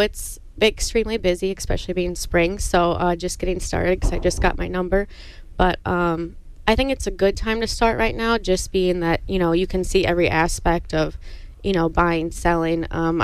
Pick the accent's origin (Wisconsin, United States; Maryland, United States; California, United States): Wisconsin, United States; Nokomis; I'm from here. I grew up in the Nokomis area. I graduated from Tomahawk.